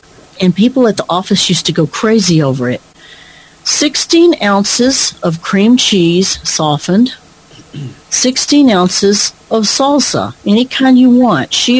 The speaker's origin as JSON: {"language": "English", "region": "Arkansas", "country": "United States", "said": "No, I don't like cheese. I'm not from here. I'm from Arkansas."}